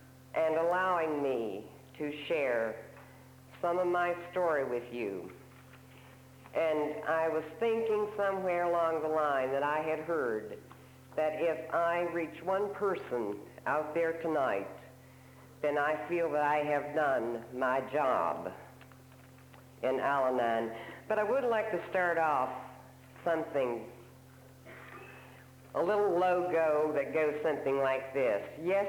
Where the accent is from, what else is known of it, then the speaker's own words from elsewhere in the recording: Wilkinson, West Virginia, United States; I am from Wilkinson, West Virginia, which is a little suburb of Logan, West Virginia.